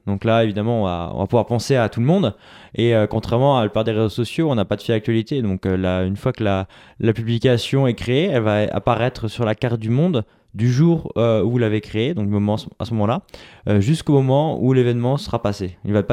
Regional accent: Luxembourg; now in Strasbourg, France; Et moi-même, je suis originaire de Luxembourg et depuis j'étudie sur Strasbourg.

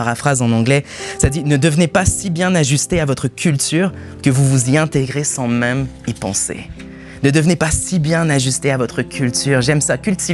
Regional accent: Canada; now in France; Je suis originaire du Canada, donc bien sûr, je suis citoyen français maintenant depuis plus d'un

